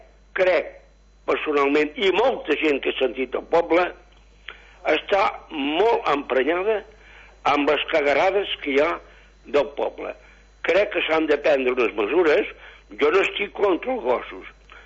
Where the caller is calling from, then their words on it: L'Escala, Catalonia, Spain; que arreglin la platja d'aquí al poble de l'Escala